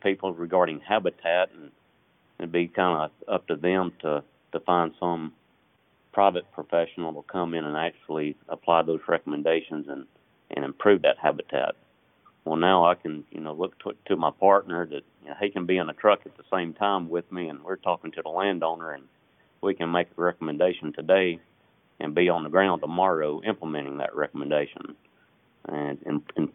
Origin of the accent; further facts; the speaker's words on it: Winona, Mississippi, United States; I grew up in Mississippi, born and bred, and been managing deer as long as I can remember. Grew up on a family farm in Winona